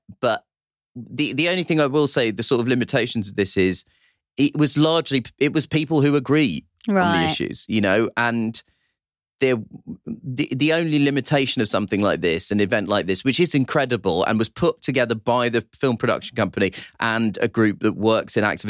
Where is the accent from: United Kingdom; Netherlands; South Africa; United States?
United Kingdom; I felt that I was there in my capacity as a British citizen and voter